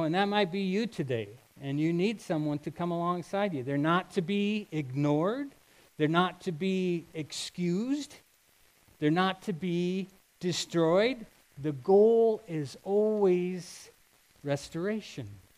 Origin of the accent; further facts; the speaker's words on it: Iowa, United States; I've been caught in snowstorms or even tornadoes when I was younger, growing up in Iowa.